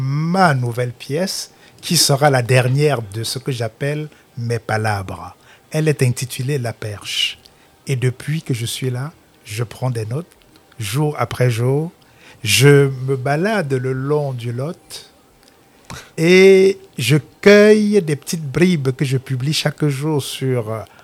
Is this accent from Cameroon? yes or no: yes; Cameroon; first language Romala; French is a second language; Je parle le romala, qui est ma langue maternelle, mais je ne sais pas l'écrire.